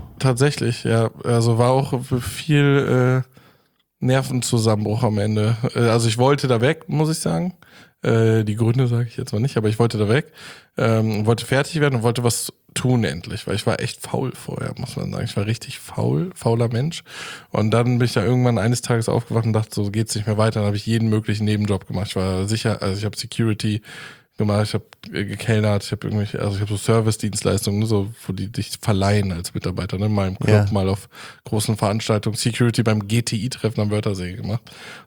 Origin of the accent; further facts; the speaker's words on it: Frankfurt, Brandenburg, Germany; now in Cologne, Germany; Tatsächlich, also gebürtig, jetzt komme ich aus Frankfurt-Oder, Brandenburg, an der polnischen Grenze.